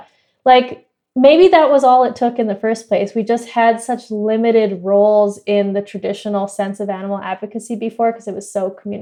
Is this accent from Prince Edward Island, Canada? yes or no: no; Edmonton, Alberta, Canada; I grew up here in Edmonton, Alberta, where I'm calling in from today, and we are known for oil and gas and cattle ranching.